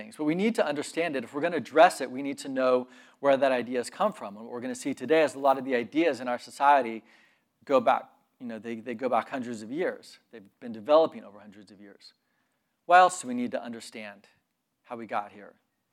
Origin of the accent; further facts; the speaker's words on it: United States; just because I'm an American and I grew up here and I just thought, yeah, everyone thinks this way.